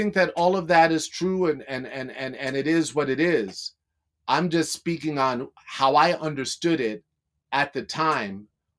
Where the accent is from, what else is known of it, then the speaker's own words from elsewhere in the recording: New York, United States; Like, I grew up in New York.